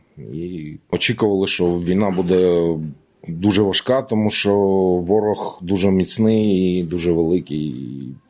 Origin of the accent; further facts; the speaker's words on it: Dnipro, Dnipropetrovsk Oblast, Ukraine; Родом я з Дніпра, жив все життя в Дніпрі